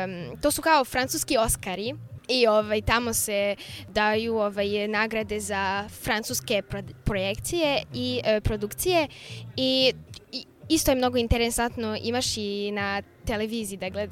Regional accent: Serbia; Mi smo Srbi malo došli pre.

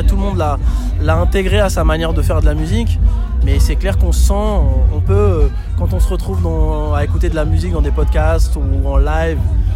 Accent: Saint-Malo, Brittany, France; moi je suis de Saint-Malo, donc je suis de Bretagne.

